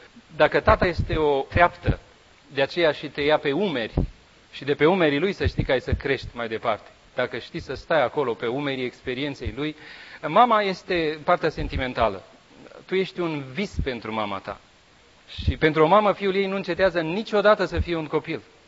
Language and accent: Romanian; Bucharest, Romania; eu eram din București, puteam să stau acasă.